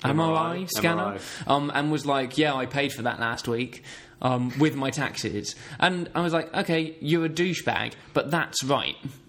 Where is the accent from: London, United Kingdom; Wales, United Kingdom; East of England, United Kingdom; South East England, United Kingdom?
East of England, United Kingdom; So I grew up in Essex